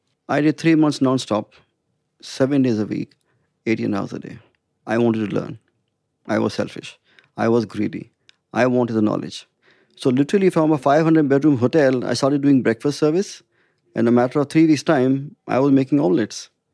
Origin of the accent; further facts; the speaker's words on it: India; Whereas the French chefs were allowed to do that, but as an Indian, you can't change it.